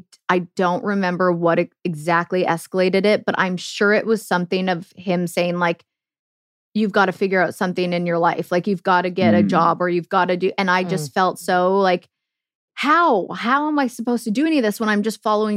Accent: Canada; living the dream as a Canadian

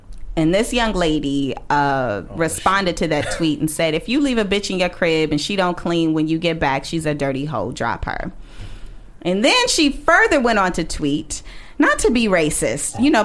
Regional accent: Midwest, United States

